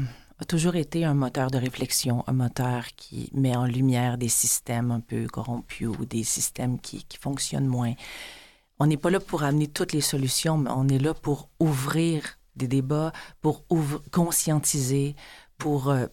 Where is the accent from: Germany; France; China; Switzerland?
China; des fois, là, je suis chinoise, mais là, j'ai joué récemment une japonaise.